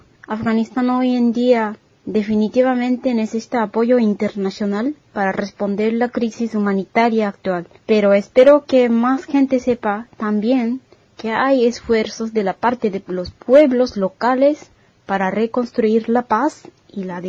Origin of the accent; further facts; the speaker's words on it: Japan; Spanish is a second language; soy de Japón, soy japonesa.